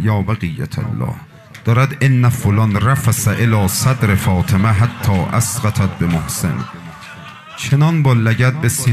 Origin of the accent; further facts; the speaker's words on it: Iran; ما ایرانی هستیم، برای همه دغدغه داریم